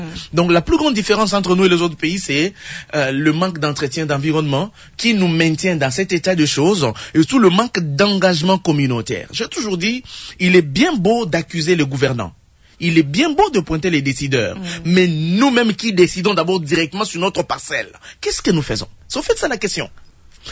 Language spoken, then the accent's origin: French; Kongolo, Tanganyika, DR Congo; Quand vous allez à Congolo, chez nous, en Mboulula, on mange l'encola.